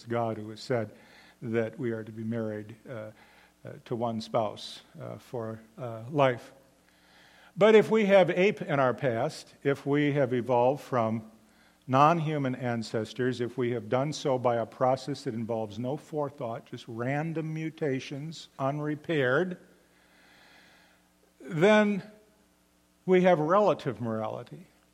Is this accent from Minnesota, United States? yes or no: yes; Minnesota, United States; I'm from the Midwest, originally Minnesota, right across from Wisconsin. We're kind of similar folk.